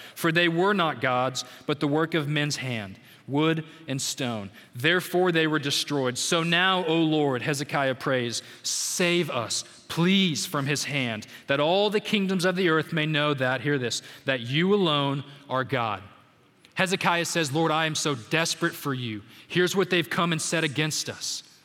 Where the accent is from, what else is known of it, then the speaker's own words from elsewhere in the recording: Dallas, Texas, United States; I put this in here because I'm from Dallas